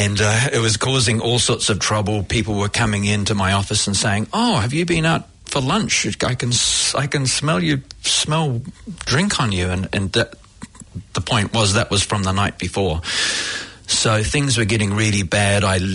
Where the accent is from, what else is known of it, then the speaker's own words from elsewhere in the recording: New Zealand; moved away; also born or lived in Australia / Hong Kong; I'm from New Zealand originally